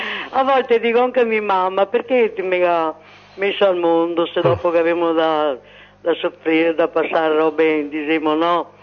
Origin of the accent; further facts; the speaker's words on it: Venice, Veneto, Italy; now in Mogliano, Italy; sono veneziana, anche mi abito a Mogliano, ma sono veneziana.